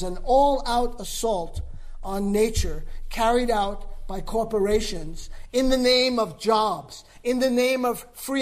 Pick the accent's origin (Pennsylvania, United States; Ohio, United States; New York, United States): New York, United States; New York City; the days like when I was growing up on East 87th Street and York Avenue in New York, and we knew the cop's first name.